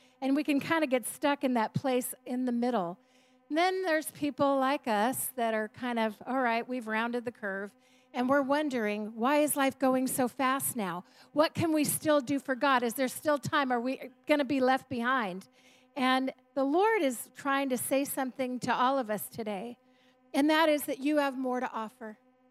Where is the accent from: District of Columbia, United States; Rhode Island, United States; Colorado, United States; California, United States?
California, United States; San Jose; I was raised here in San Jose and a pastor's kid, and then we ended up pastoring the same church. So one place my whole life.